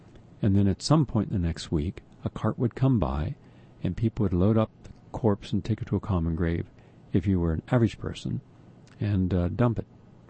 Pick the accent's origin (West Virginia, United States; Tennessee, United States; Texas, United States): West Virginia, United States; Well, I grew up in West Virginia. I'd go to the country, and there was an outhouse.